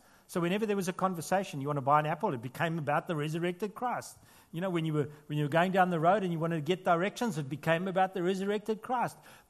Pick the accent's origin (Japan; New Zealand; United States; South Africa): South Africa; now in Australia; South Africans, or we call ourselves Sozzies. That means we're South African Aussies.